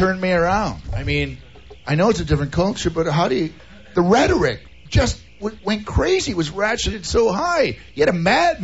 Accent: Milwaukee, Wisconsin, United States; I grew up in Milwaukee, Wisconsin. We didn't get the 60s, what? 1974.

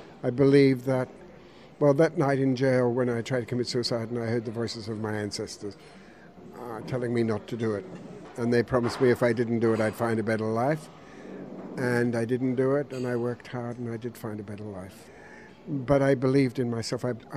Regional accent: Australia; it's about my early formative years growing up in Australia when I'm part of what's called in Australia the stolen generation.

